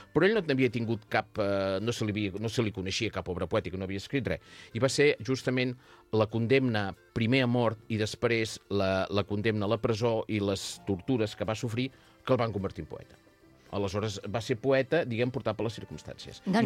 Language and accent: Catalan; Empúries, Catalonia, Spain; Nosaltres som cristians, a tradició, però que els déus grecs a vegades... jo que vinc d'Empúries, a més allà encara hi són.